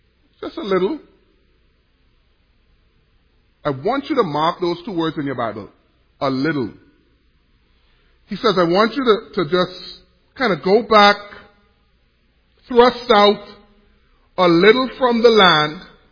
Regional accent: Bahamas; I'm from the Bahamas, so, you know, I love the ocean.

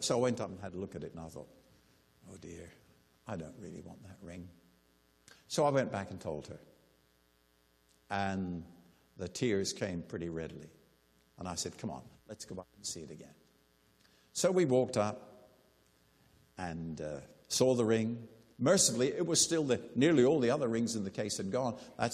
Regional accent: Guernsey; I was born and raised in the Channel Island of Guernsey

